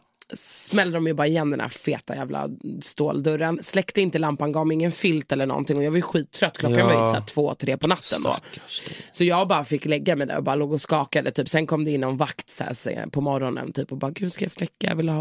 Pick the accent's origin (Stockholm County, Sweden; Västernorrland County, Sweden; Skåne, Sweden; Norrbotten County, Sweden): Skåne, Sweden; Malmö; fast jag är från Malmö.